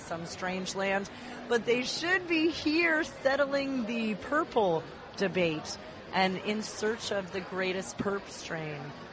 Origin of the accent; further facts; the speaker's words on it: Los Angeles, California, United States; But we're here in L.A., my home city, my